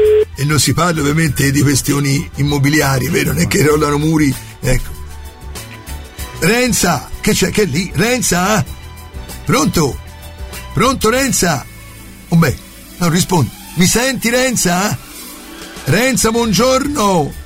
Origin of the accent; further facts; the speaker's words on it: Florence, Tuscany, Italy; Scusa, siamo fiorentini anche noi.